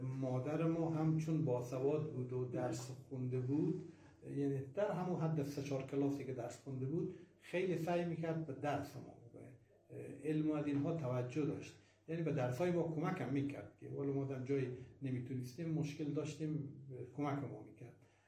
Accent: Herat, Afghanistan; now in Mashhad, Iran; یعنی از هرات آمدیم با پشت در اون، بعد آمدیم قریان، از قریان آمدیم طایبات، از طایبات آمدیم مشهد، دیگه تو مشهد ساکن شدیم همونجا.

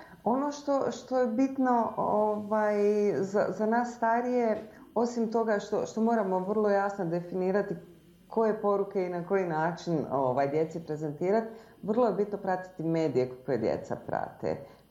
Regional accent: Bosnia & Herzegovina; now in Zagreb, Croatia; odrasla sam u Bosni i za vrijeme rata sam se preselila u Zagreb.

